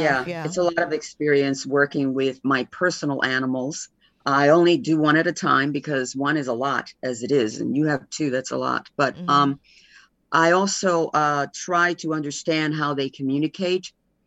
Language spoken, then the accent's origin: English; Honduras; moved away; But I am Central American. I'm Honduran and mixed with Welsh and came to live in this country.